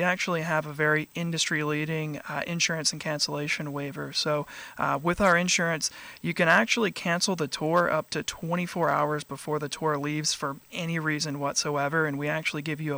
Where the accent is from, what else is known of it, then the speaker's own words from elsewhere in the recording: Naples, Florida, United States; Originally from South Florida, actually, Naples.